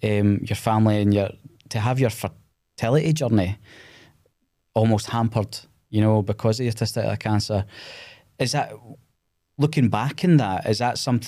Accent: Scotland, United Kingdom; As Scottish men, there is that mentality of I don't know if I can do that.

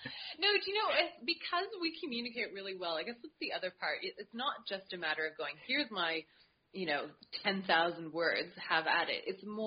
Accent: East Coast, Canada; You know, I'm from the East Coast of Canada where it's really foresty and, you know, dark and snowy and all that sort of thing.

